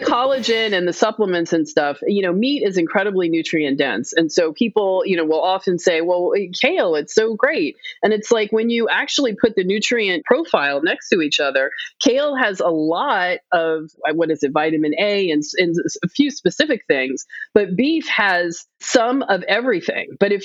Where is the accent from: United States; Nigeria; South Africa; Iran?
United States; New York City, New York; I grew up in New York City, and it, like I said, I just left.